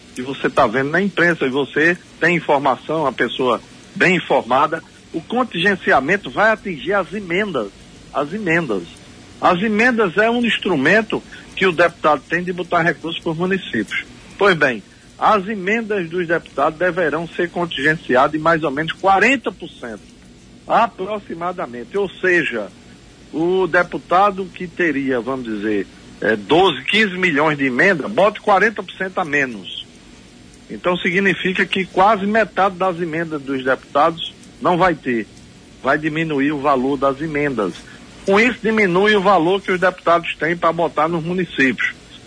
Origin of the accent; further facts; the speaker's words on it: Limoeiro, Pernambuco, Brazil; lá na minha cidade de Limoeiro